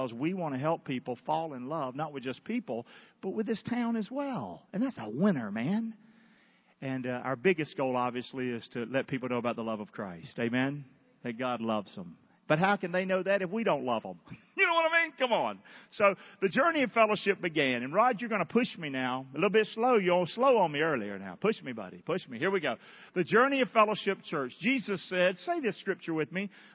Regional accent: Rockingham, North Carolina, United States; now in Englewood, United States; I'm from Rockingham, North Carolina, but Englewood is where I live.

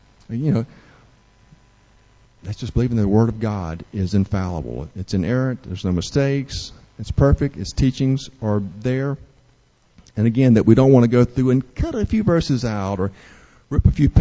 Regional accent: United States; born there; so I was born and live in America, so I'm Christian.

